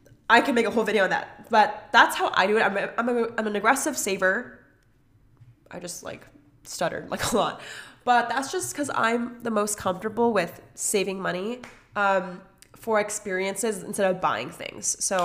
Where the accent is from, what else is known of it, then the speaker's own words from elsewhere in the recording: Washington, United States; I'm originally from Washington, so like I've just been back and forth.